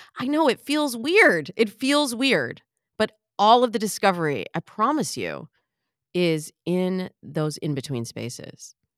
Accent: Michigan, United States; I'm from Michigan, so I have to really think about the word mirror. Mirror. Am I saying that right? Mirror? Because we say mirror.

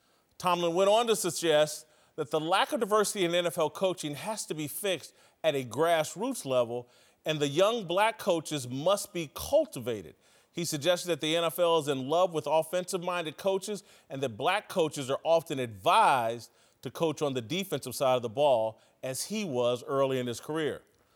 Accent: Indiana, United States; I'm from Indiana, and I'm 50 years old. I was a kid in Bobby Knight's heyday.

